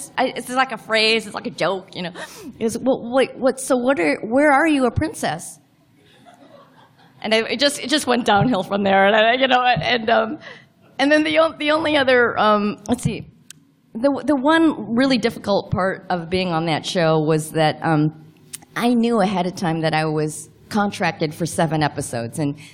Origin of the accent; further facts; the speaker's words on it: Highland Park, Illinois, United States; where I grew up in Chicago, it's a suburb called Highland Park, and it's 97% Jewish.